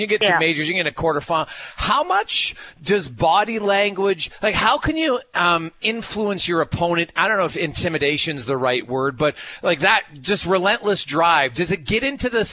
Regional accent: Canada; it's so exciting for me to watch as a Canadian.

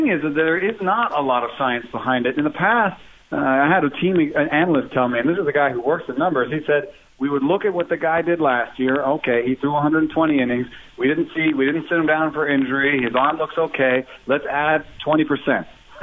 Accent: Atlanta, Georgia, United States; I grew up in Atlanta, so you know, there are some things that you might have in common.

